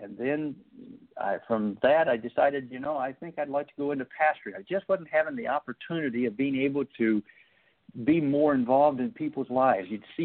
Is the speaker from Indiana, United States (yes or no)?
yes; Indiana, United States; now in Jacksonville, United States; My wife and I, Tarina, we live in Jacksonville, Florida, but my original home was in Indiana. I'm a Midwesterner, raised on the farm, and grew up then in my adolescent years in near Indianapolis.